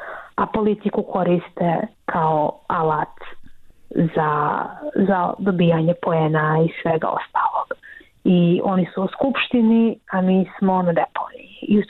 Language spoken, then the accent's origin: Serbian; Montenegro; jer to je takva praksa kod nas u Crnoj Gori.